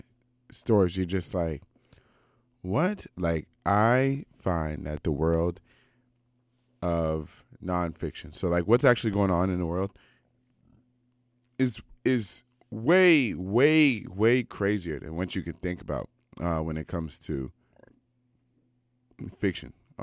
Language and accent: English; United States; it's so largely shaped by me being American.